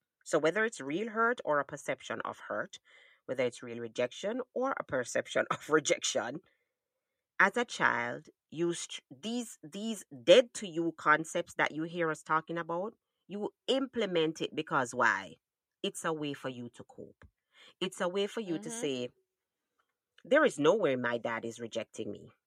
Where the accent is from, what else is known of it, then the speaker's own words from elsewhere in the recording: Jamaica; that we grew up in Jamaica learning, every Saturday, you clean up?